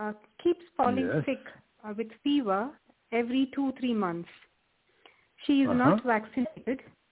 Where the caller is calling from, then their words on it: Munich, Bavaria, Germany; I'm calling in from Munich, Germany.